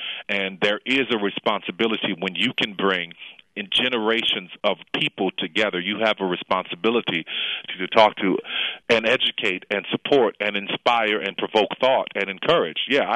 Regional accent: the South, United States; I'm from the South, and everything's big in Texas and Louisiana.

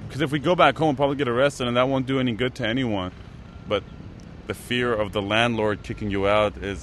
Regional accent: Iran; Growing up in Iran, where we were raised in this very Orwellian state

